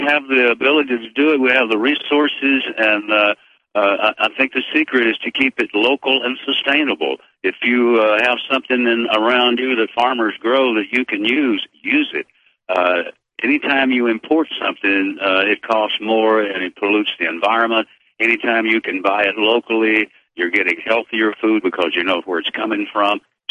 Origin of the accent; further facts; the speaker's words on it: Abbott, Texas, United States; In Abbott, Texas, we had our own chickens, and so we had eggs, and we grew our own beef, and we had hogs out there that we grew, and we had a garden.